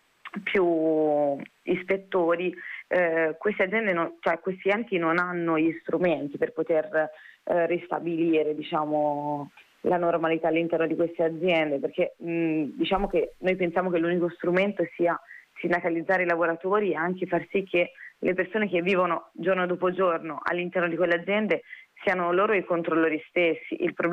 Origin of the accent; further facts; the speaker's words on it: Florence, Tuscany, Italy; noi sostanzialmente a Prato non ci abitiamo, noi, io e Luca, siamo di Firenze